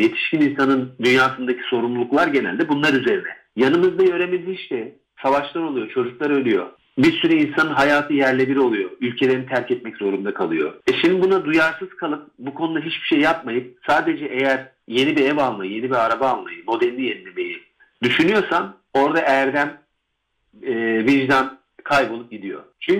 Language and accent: Turkish; Akşehir, Konya, Turkey; Benim memleketim aynı zamanda Akşehir.